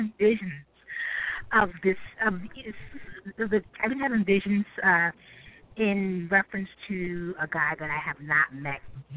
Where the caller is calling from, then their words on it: New York City, New York, United States; I'm calling from New York City.